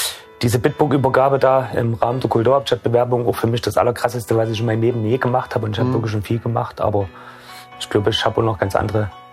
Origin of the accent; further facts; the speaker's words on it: Chemnitz, Saxony, Germany; also born or lived in Radebeul; Nein, nicht gebürtiger. Ich bin gebürtiger Radebeuler, bin aber mit 5 Jahren in Chemnitz eingebürgert worden.